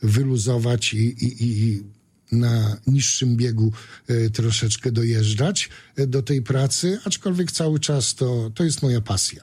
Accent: Suwałki, Podlaskie Voivodeship, Poland; Jestem rodowitym mieszkańcem Suwałk. Jest mi bliskie to miasto.

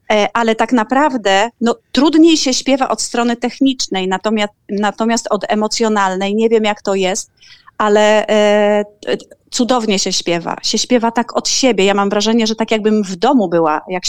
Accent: Giżycko, Warmian-Masurian Voivodeship, Poland; moved away as an adult; mając 19 lat opuściłam Giżycko i szukałam szczęścia w świecie

